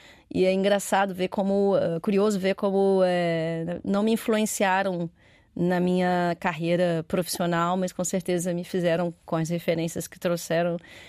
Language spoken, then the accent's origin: Portuguese; Rio de Janeiro, Brazil; born there; also born or lived in Paris / London / São Paulo / Phuket; Eu já morei em Paris, já morei em Londres, já morei em São Paulo. Claro, nasci no Rio de Janeiro, já morei na Tailândia, em Phuket, na Tailândia.